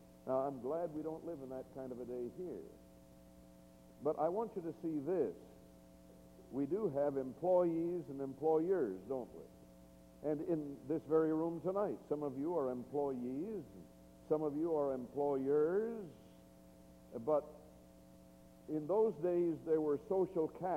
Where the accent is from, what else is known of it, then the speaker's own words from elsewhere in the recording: United States; I come from the States, where often the congregations that I had connection with were all the same color and just a cookie cutter sort of thing, you know.